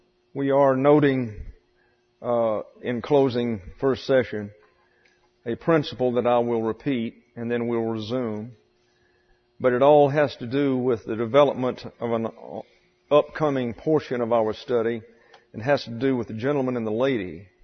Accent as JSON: {"language": "English", "region": "the South", "country": "United States", "tie": "born or raised there", "said": "I can tell you that I was raised in the South, and there's a lot of criticism that is directed toward the South, and especially to Alabama"}